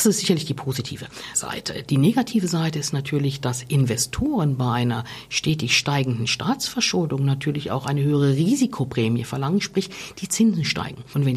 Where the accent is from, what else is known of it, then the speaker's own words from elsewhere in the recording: Germany; now in Switzerland; als Deutsche, die in der Schweiz lebt